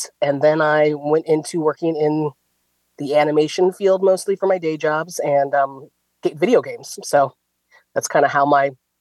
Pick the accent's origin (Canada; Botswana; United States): United States; Gary, Indiana; I grew up in Gary, Indiana. I'm the rare fifth generation Garyite.